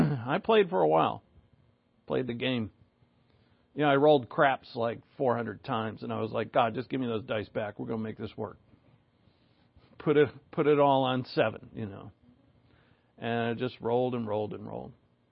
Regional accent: United States; I grew up in America. There's no Jew or Gentile in America either.

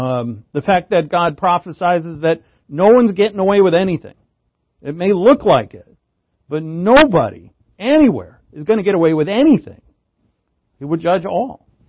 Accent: United States; I'm an American

